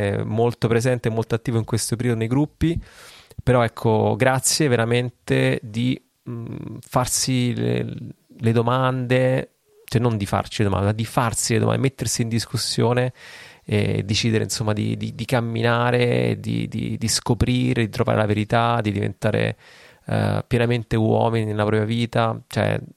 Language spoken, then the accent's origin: Italian; Rome, Lazio, Italy; now in Basilicata, Italy; io vengo da Roma, quindi non è che vengo dal paesero della Basilicata come adesso